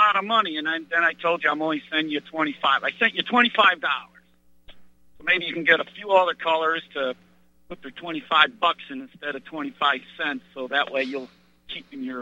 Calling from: Illinois, United States; I'm calling you from Illinois, John.

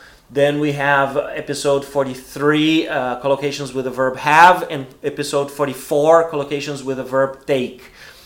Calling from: Porto Alegre, Rio Grande do Sul, Brazil; English is a second language

